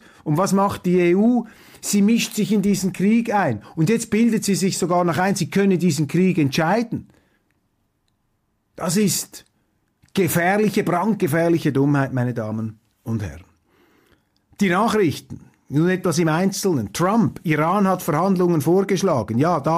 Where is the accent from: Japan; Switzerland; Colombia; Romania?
Switzerland; Ich finde es als Schweizer nicht gut, wenn überall einmarschiert wird.